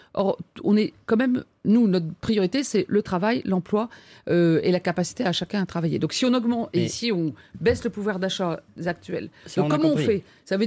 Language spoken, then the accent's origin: French; France